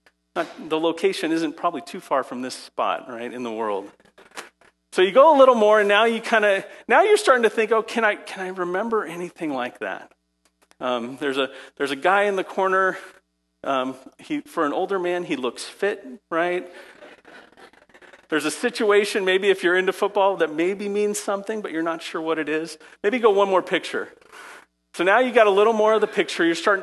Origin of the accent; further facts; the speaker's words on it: Phoenix, Arizona, United States; Now, I grew up in Phoenix, Arizona, so I know what it's like to feel the pain of football, right?